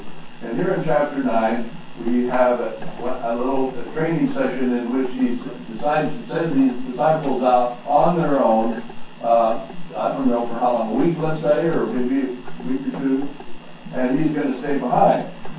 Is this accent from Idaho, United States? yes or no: yes; Idaho, United States; and I come from Idaho where there's lots of Mormons